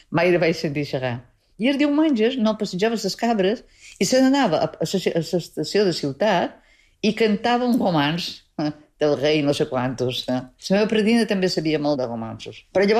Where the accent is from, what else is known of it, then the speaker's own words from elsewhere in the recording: Sóller, Balearic Islands, Spain; jo havia de tornar a Solla. Bé, que jo a Solla vaig ser molt feliç durant la meva infantesa a Solla.